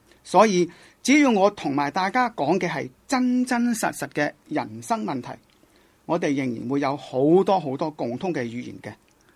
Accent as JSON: {"language": "Cantonese", "country": "Hong Kong", "said": "我虽然是一个神父，但我记得我是一个香港人来的，一个中国人来的，一个人。"}